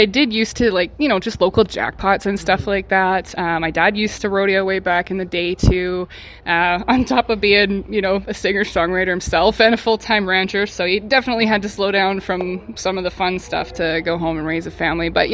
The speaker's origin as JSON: {"language": "English", "town": "Medicine Hat", "region": "Alberta", "country": "Canada", "tie": "born or raised there", "said": "to play my hometown theater like that is just going to be incredible."}